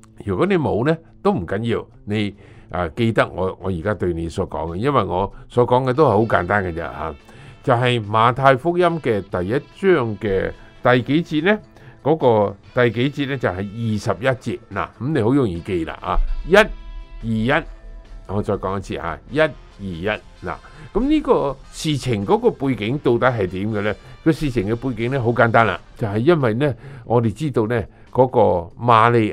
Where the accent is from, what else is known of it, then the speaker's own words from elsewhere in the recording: China; 都係好因为我哋好多中国人都係咁样过嚟呢一边做呢个工作嘅